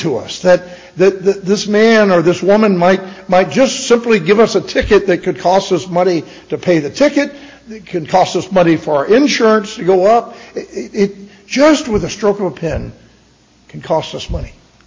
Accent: Tampa, Florida, United States; I know the story the way it was presented to me as I was growing up in Tampa in a Methodist home there.

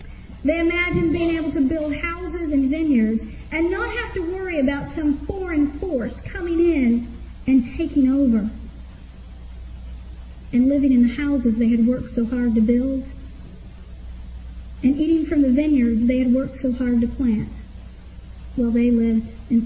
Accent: United States; as a person who has had the privilege of growing up in the United States and has so many modern conveniences and so much freedom

